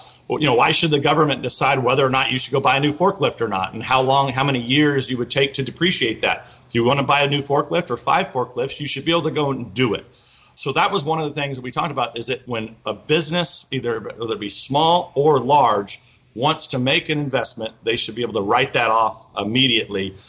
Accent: California, United States; But I was every week being a Californian and being on the Ways and Means Committee.

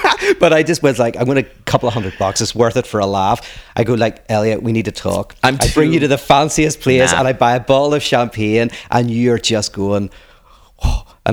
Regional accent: Northern Ireland, United Kingdom; I grew up in Ireland, in Northern Ireland.

